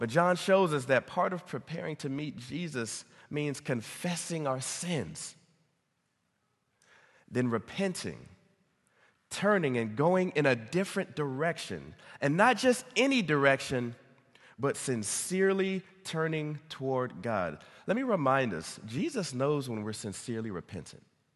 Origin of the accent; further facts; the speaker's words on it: Texas, United States; when I was growing up in Texas